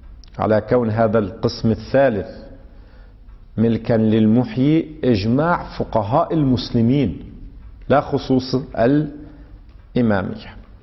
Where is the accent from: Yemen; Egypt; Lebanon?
Lebanon; أما مثلا في مثل عندنا في لبنان في المناطق الجبلية